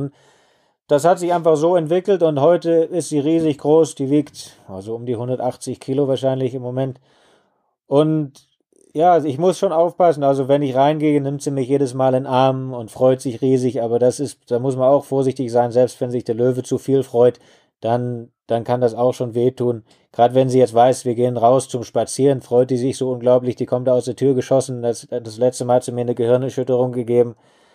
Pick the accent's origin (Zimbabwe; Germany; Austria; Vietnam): Germany; now in Botswana; Ich bin am Bodensee aufgewachsen